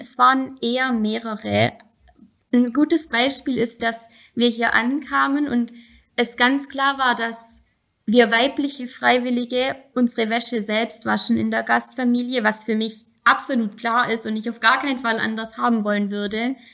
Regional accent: Germany; ich bin in Deutschland christlich aufgewachsen, aber ich lebe hier mit einer muslimischen Familie

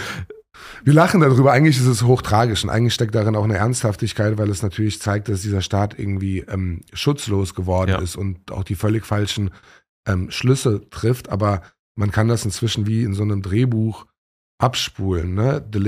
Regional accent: Ludwigshafen, Rhineland-Palatinate, Germany; ich bin in Deutschland geboren. Das heißt, ich hatte jetzt nicht diese Erfahrung, dass ich in ein fremdes Land kam, wie das bei meinen Eltern war. Und dann war das so, dass in Ludwigshafen, wo ich herkomme, ich glaube, ich sehr migrantisch aufgewachsen bin.

